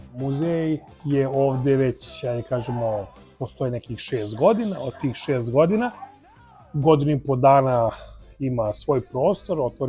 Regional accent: Serbia; Ne samo mislim mi kao Srbi, nego bukvalno cijela stara Jugoslavija je mislim, prošla sve i svašta.

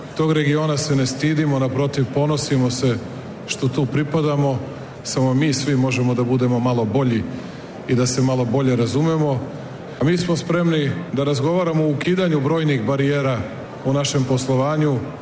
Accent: Serbia; Mi kao Srbi

